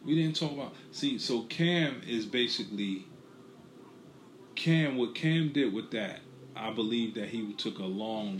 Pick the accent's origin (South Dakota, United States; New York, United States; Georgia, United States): New York, United States; I'm from Brooklyn and we wear sneakers.